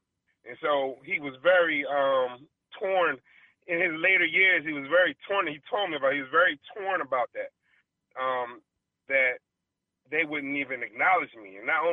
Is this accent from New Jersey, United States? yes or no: no; Philadelphia, Pennsylvania, United States; now in Atlanta, United States; I'm really from Philadelphia, but been living in Atlanta for about 15 years.